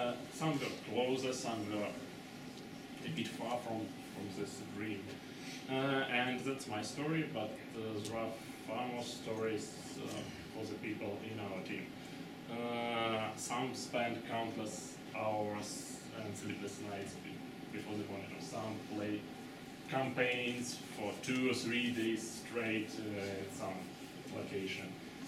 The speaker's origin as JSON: {"language": "English", "country": "Russia", "second_language": "English", "said": "I'm from Russia, and when I was studying in Moscow one time ago, the computers was a rare commodity in Russia."}